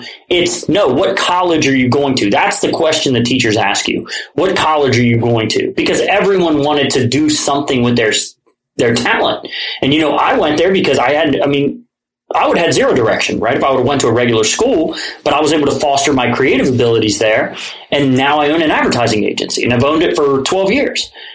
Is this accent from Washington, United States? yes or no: no; Cincinnati, Ohio, United States; I grew up in Price Hill too, and I lived behind the First Skyline.